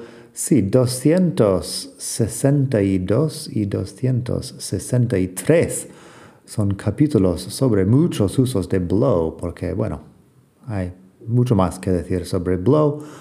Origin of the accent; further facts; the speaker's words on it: Arizona, United States; Crecí en el desierto en Arizona y hacía mucho calor y seco en verano.